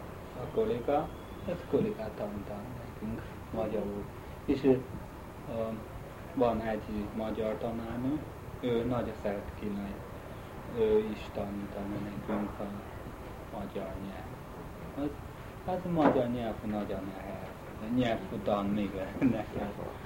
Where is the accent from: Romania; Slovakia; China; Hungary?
China; Hungarian is a second language; Hát Kínában, én kínai vagyok.